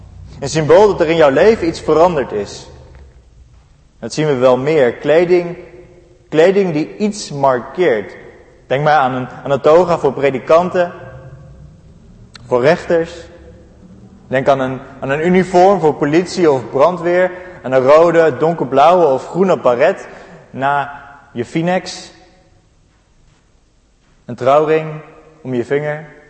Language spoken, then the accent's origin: Dutch; Amsterdam, North Holland, Netherlands; En dat doet mij als Amsterdammer direct denken aan die Jordaanse uitdrukking die u wel kent, denk ik.